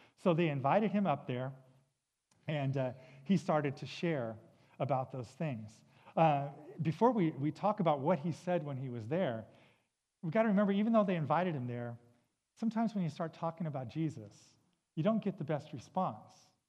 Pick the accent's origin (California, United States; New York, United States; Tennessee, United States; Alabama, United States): California, United States; Los Angeles; You know, I know, like Walt said, I live in Los Angeles, or I grew up in Los Angeles.